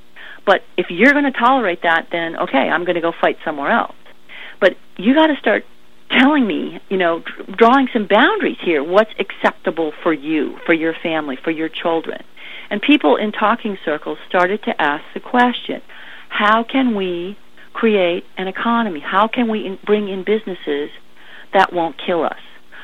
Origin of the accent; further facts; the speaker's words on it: United States; I was ashamed as an American